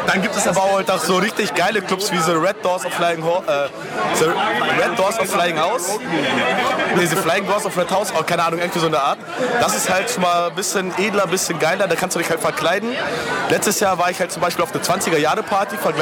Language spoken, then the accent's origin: German; Lüneburg, Lower Saxony, Germany; Ich bin in Lüneburg aufgewachsen.